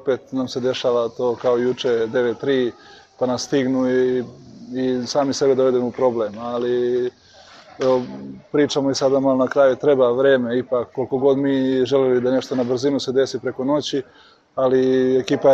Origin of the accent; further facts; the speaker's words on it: Serbia; mi ćemo svakako kao Srbija, kao Srbi idemo na svaku pobedu